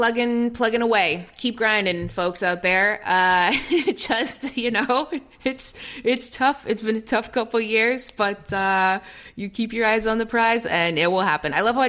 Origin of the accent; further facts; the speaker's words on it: Toronto, Ontario, Canada; you guys know I'm from Toronto.